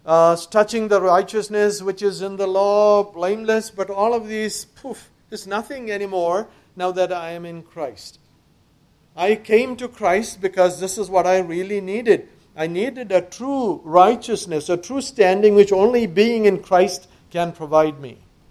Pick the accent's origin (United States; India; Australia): India; born there; I was born in India.